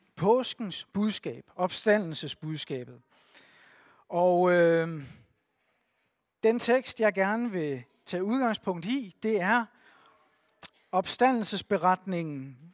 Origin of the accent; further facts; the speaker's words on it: Capital Region, Denmark; Jeg er opvokset på Bornholm. Kirkeligt set er jeg vokset op hos dem med de ekstra lange møder.